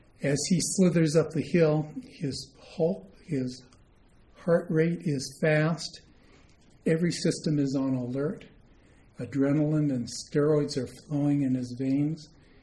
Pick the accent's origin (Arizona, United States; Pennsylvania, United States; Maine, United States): Arizona, United States; I grew up around them. I grew up in Arizona.